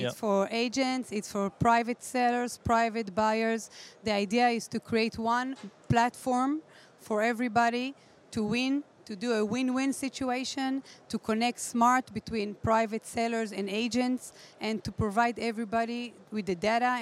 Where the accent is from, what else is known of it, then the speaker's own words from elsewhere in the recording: Israel; We came all the way from Israel. We developed the technology in Israel.